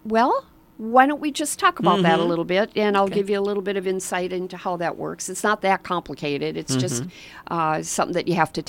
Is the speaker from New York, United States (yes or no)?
no; Richfield, Minnesota, United States; I didn't know nothing about nothing. I grew up in Richfield, for Pete's sake.